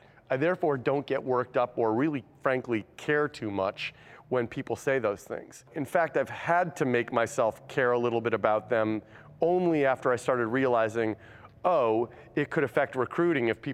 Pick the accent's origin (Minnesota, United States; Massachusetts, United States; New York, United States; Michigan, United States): Michigan, United States; Detroit; I told you, you know, when I grew up in Detroit, I was very much I'm taking life as it comes to me.